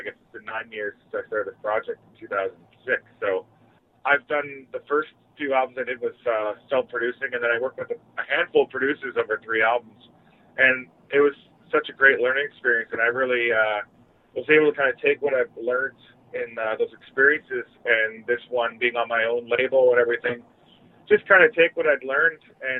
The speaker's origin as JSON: {"language": "English", "town": "Vancouver", "region": "British Columbia", "country": "Canada", "tie": "born or raised there", "said": "I grew up in Vancouver area. So when I was growing up in the 90s, you know, the whole Seattle scene was happening like 100 miles from us."}